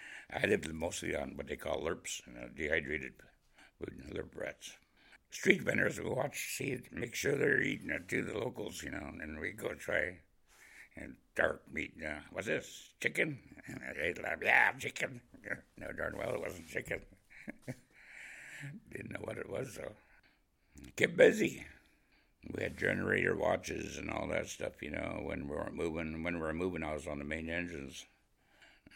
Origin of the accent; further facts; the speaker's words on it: Alaska, United States; Where are you from? I'm from Alaska.